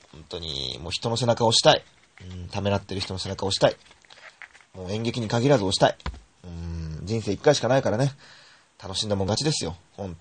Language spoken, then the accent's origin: Japanese; Kashiwa, Chiba, Japan; 僕も柏のこと、クソ田舎町みたいなこと言っちゃうけど、でもね、駅前にデパートが3つもあるのは柏だけって思ってますから。